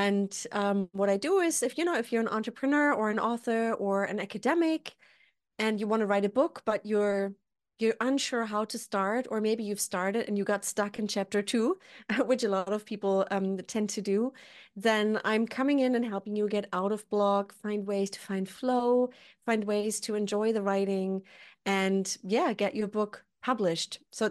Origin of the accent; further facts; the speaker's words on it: Germany; accent: German; English is a second language; Maybe you can hear from my accent, I'm German, so I'm trying to stick to the rules.